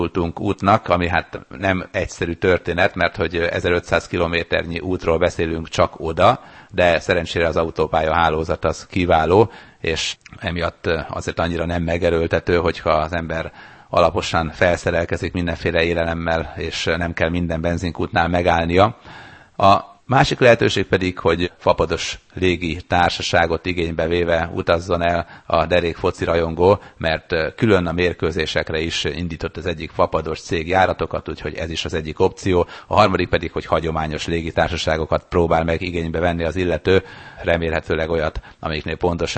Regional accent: Sopron, Győr-Moson-Sopron, Hungary; born there; Sopronban születtem, és emiatt beszélek németül

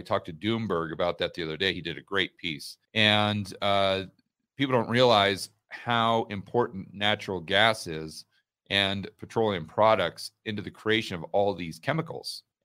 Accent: Laurelwood, Oregon, United States; also born or lived in Portland; I grew up in the sticks of Oregon. I say I grew up in Portland, but when I was very small, I grew up way out in the countryside in Oregon, in the middle of nowhere.

